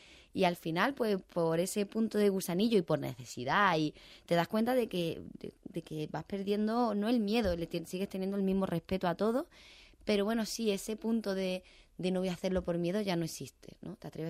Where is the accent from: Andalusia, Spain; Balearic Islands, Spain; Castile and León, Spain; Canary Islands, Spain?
Andalusia, Spain; Nerja; esta canción me lleva a mi tierra, me lleva a mis orígenes, me lleva a mi familia, me lleva a Nerja, que toda mi familia es de allí, de Nerja.